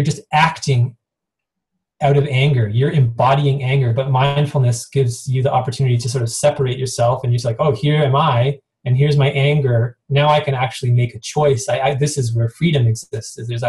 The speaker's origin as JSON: {"language": "English", "country": "Canada", "tie": "born or raised there", "said": "I am a North American. I was raised in Canada. Like, even though I grew up in a kind of a religious household, we were neither Christian nor not Christian"}